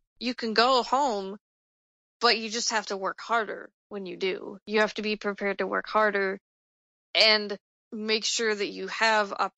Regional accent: Indiana, United States; I am not. I am from Indiana.

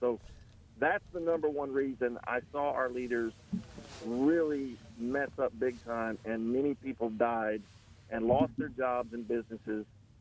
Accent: Opelika, Alabama, United States; knew I was supposed to go back home to my hometown, Opelika, and start a church there.

